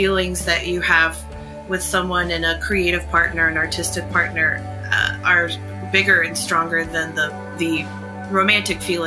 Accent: Cincinnati, Ohio, United States; We're from Cincinnati in Southern Ohio.

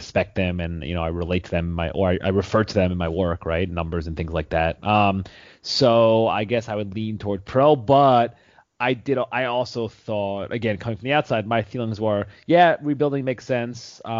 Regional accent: New York, United States; I grew up in New York and grew up a Knicks fan.

